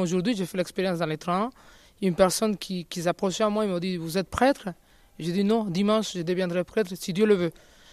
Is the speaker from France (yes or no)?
no; Venezuela; French is a second language; et même pour mon pays aussi, parce que je viens du Venezuela.